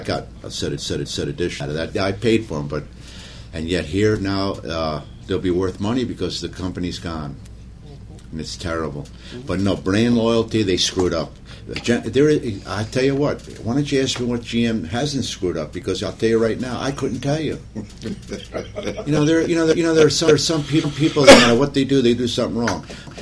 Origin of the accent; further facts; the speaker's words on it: Brooklyn, New York, United States; my relatives, when I was a kid growing up in Brooklyn, they used to always tell me